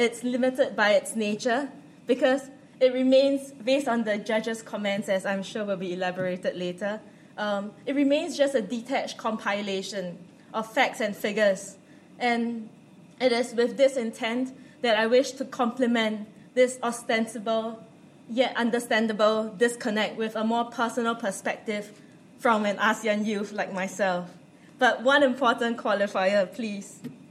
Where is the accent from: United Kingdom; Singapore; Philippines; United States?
Singapore; So I hail from Singapore